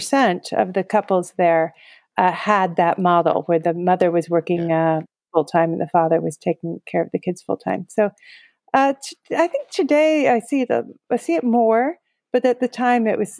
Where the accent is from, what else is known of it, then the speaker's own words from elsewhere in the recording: United States; That my husband, who's Dutch and I'm American